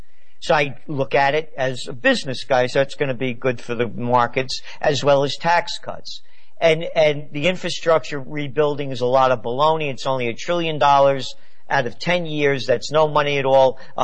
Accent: Bronx, New York, United States; I write about how we were kids growing up in the Bronx

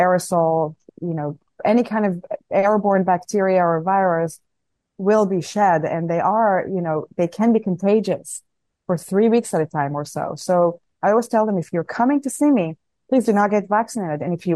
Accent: Israel; English is a second language; I'm always very vigilant because I'm from Israel, so I've learned to be very vigilant of my surroundings.

